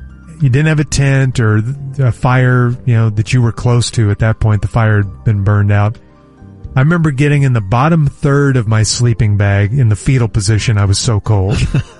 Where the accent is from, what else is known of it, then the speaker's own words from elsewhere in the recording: Oklahoma City, Oklahoma, United States; growing up in Oklahoma City, we would come down to Dallas, to Lancaster, and stay with our relatives for a couple weeks.